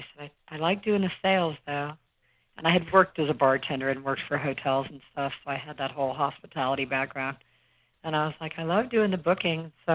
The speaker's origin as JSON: {"language": "English", "town": "Charleston", "region": "South Carolina", "country": "United States", "said": "And I would come out from high school from South Carolina. We're from South Carolina, from Charleston."}